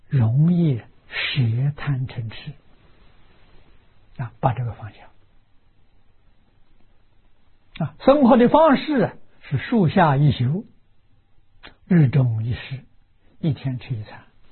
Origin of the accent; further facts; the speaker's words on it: China; 我们中国人算虚岁，80岁啊